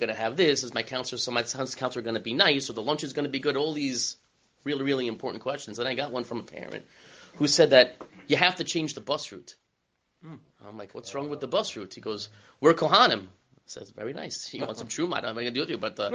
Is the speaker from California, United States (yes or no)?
no; Queens, New York, United States; now in Clifton, United States; I never had this issue growing up in Queens because we didn't have a lot of trees.